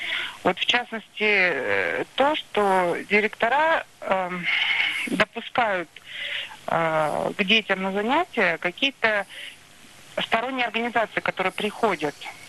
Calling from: Saint Petersburg, Russia; Я звоню из Санкт-Петербурга.

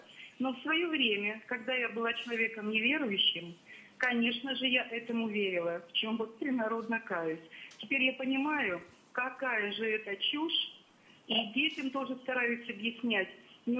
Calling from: Krasnodar Krai, Russia; я из Краснодарского края.

